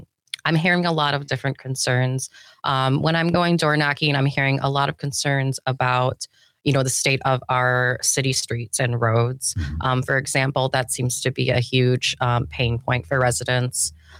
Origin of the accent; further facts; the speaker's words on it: Illinois, United States; now in Green Bay, United States; You know, I'm originally from Illinois, like I said, and I've spent my 20s teaching English abroad.